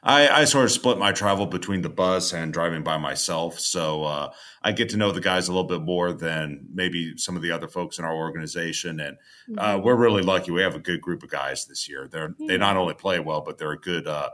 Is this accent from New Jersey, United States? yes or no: no; Atlanta, Georgia, United States; So, for me … I'm the team's broadcaster. I grew up in Atlanta